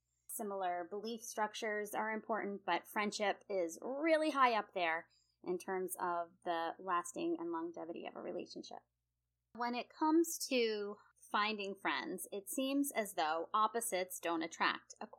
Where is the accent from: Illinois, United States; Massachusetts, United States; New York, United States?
Massachusetts, United States; And where I grew up in Massachusetts, it was the kind of place where you could strike up a conversation with a stranger in the grocery store